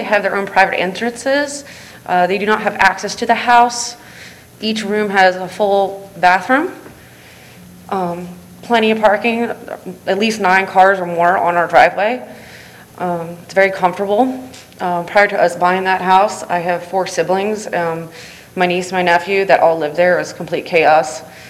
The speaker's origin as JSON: {"language": "English", "town": "Frankfort", "region": "Kentucky", "country": "United States", "tie": "born or raised there", "also_born_or_lived": "Virginia Beach", "said": "I grew up in Frankfort. 10 years ago, I moved to Virginia Beach, and I just recently moved back and bought my parents' house."}